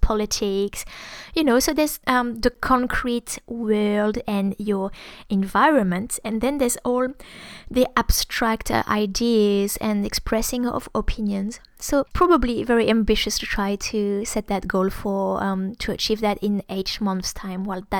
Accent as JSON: {"language": "English", "country": "France", "accent": "French", "second_language": "English", "said": "it's actually the same for me when I speak English with my French accent"}